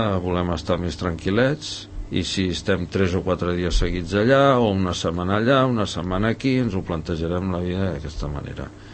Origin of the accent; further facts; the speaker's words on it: La Morera de Montsant, Catalonia, Spain; Nosaltres som de la Morera Montsant i a l'altra banda és el terme de Pobleda